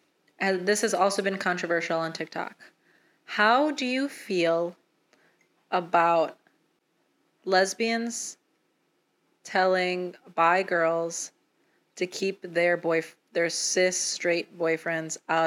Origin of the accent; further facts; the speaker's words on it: Midwest, United States; We're from the Midwest.